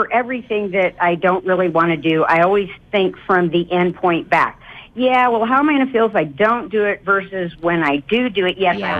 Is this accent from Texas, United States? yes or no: no; California, United States; I'm from California where it's like we're professional tanners and image and looks and all of that.